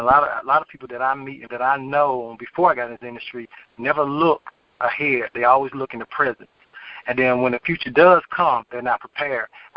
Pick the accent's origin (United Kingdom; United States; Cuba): United States; Madison, Georgia; also born or lived in Miami, United States; Well, I was born in Miami, Florida. I'm raised in a small town called Madison, Georgia. I finished school at North Georgia College